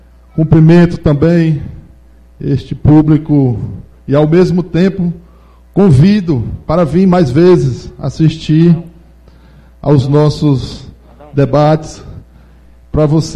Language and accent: Portuguese; Guadalupe, Piauí, Brazil; o bairro onde eu nasci, onde eu fui criado, onde eu passei maior parte da minha vida, foi ali naquele bairro